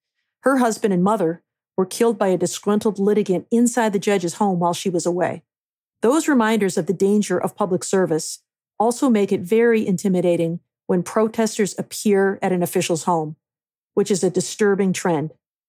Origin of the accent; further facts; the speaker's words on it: Michigan, United States; Last week brought news in my home state of Michigan of threats against three elected officials.